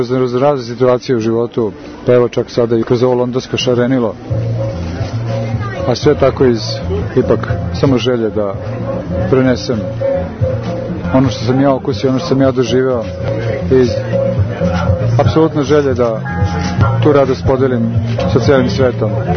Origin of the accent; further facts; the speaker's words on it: Belgrade, Serbia; now in Ostrog, Montenegro; Ja sam rodom iz Beograda, živim u manastiru Ostrog u Crne Gore.